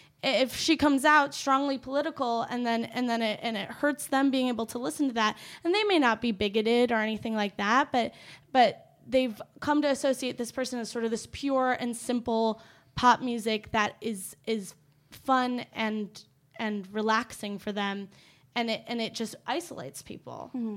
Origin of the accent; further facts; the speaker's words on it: Illinois, United States; No, I grew up in Illinois, but I could have easily been Paula, the same.